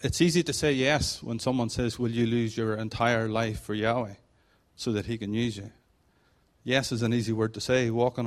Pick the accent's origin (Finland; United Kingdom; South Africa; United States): United Kingdom; Aberdeen, Scotland; now in Ireland; I was born in Aberdeen in Scotland, so I'm actually Scottish and not Irish, but I sort of like to sort of adopt myself as being an Irishman. I've lived there for 41 years